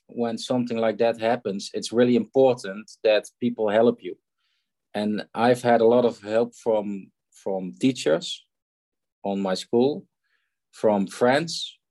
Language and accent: English; Veldhoven, North Brabant, Netherlands; English is a second language; English is not my first language, so I apologize when it's not that well. But I'm from the Netherlands. I'm born in the city of Veldhoven. It's near to Eindhoven.